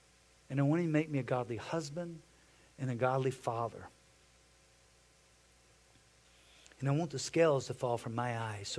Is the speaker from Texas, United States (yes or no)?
yes; Texas, United States; For me, I was raised in Texas as a young man, and the way you raised young men in Texas was something God had to deal with me and say, that's not what I want you to do to your children.